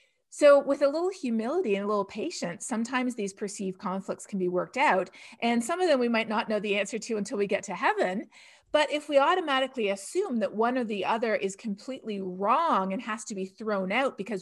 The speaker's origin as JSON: {"language": "English", "country": "Canada", "tie": "born or raised there", "said": "growing up in Canada"}